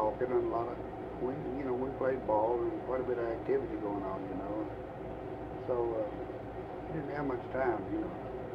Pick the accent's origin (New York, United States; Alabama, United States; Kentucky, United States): Kentucky, United States; Clark County, near Horse Cave.